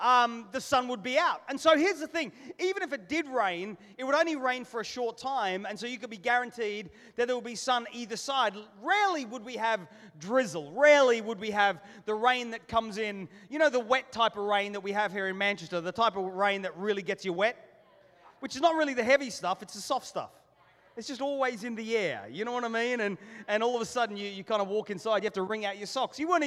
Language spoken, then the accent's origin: English; Australia; growing up in Australia as a boy and as a teenager